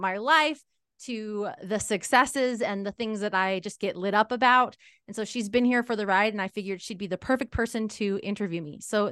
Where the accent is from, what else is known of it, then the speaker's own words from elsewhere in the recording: Salt Lake City, Utah, United States; from 1 location located in my hometown, Salt Lake City, Utah